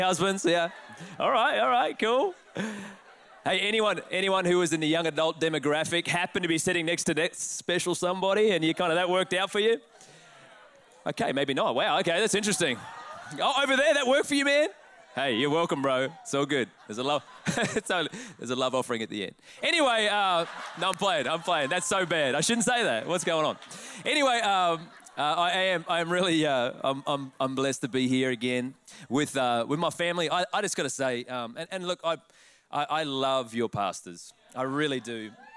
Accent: Australia; accent: Australian; And I've been told already that my accent has got thicker back to Australian.

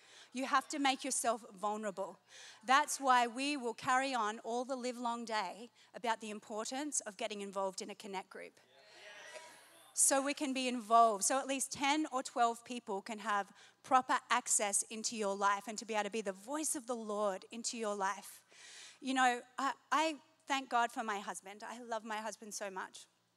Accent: Australia; now in United States; When I first moved to America, being that I'm Australian for the next two or so weeks

